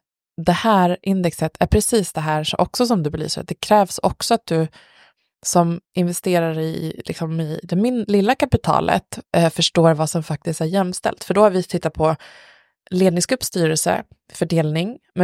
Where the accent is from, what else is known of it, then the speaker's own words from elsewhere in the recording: Uppsala, Uppsala County, Sweden; Men jag var också så här, jag är ju från Uppsala då som ni har förstått.